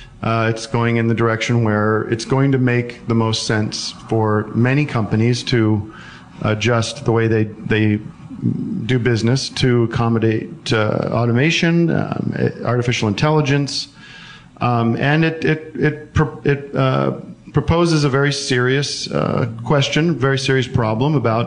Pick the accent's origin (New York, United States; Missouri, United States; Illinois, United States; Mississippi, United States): New York, United States; Brooklyn; Jesus, you know, I grew up in Brooklyn, and a lot of people, still live there.